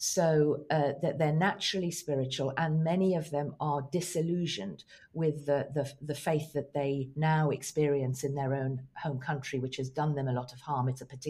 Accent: Iran; I come from Iran myself originally

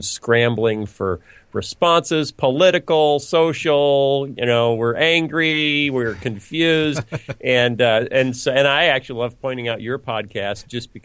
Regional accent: Iowa, United States; now in Chicago, United States; You know, I'm in Chicago, was born and raised in Iowa.

